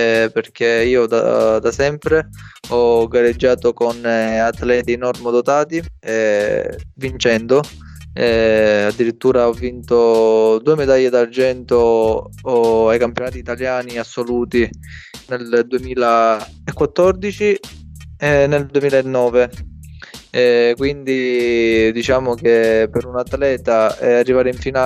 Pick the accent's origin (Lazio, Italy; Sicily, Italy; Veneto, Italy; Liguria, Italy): Sicily, Italy; Casteldaccia; ho 26 anni e vengo da un paesino a provincia di Palermo, si chiama Casteldaccia